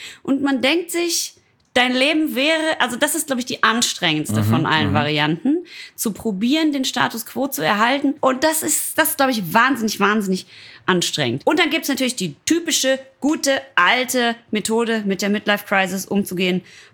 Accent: North Rhine-Westphalia, Germany; Ich komme ja aus dem Ruhrpott

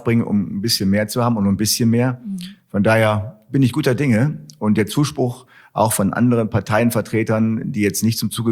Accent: Wuppertal, North Rhine-Westphalia, Germany; ich bin hier in Wuppertal geboren, bin hier an Bord und bleibe auch hier vor Ort

